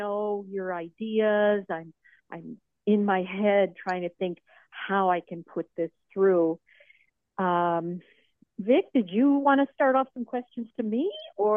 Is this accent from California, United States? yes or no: no; Michigan, United States; and I came from Michigan. In fact, that's where I'm at right now, and it's been raining all day.